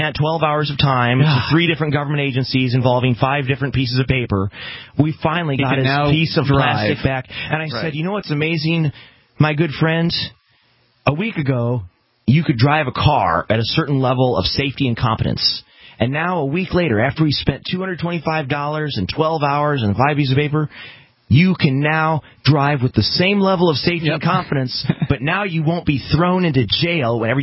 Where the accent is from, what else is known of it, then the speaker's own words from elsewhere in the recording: Illinois, United States; Because I am from Illinois. I have an Illinois-plated vehicle.